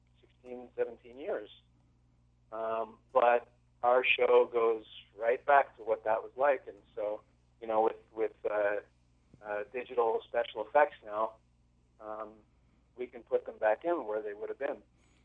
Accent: Canada; I can look at it from a Canadian perspective, you know, so I can say, like, as a Canadian, some of these things, you know, are completely crazy to us

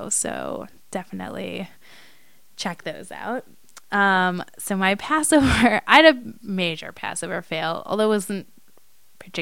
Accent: Midwest, United States; I'm from the Midwest, so it, like, speaks to my Midwest roots and my Jewish roots at the same time

